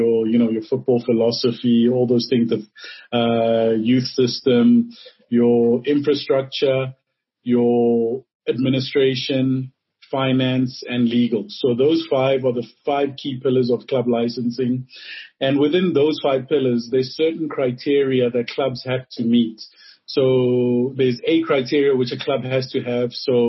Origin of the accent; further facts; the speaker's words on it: South Africa; I travel around the continent quite a bit, and every time I mention I'm from South Africa, everybody looks up to the South African